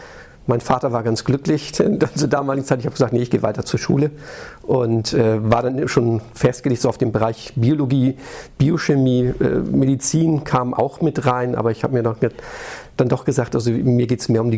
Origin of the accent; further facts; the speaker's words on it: Schleswig-Holstein, Germany; also born or lived in Recklinghausen; ich bin in Recklinghausen geboren, das ist wohl richtig, aber mit 14 Tagen habe ich mir gesagt, der Norden ist doch hübscher und bin dann in Schleswig-Holstein aufgewachsen. Also ich fühle mich als Norddeutscher.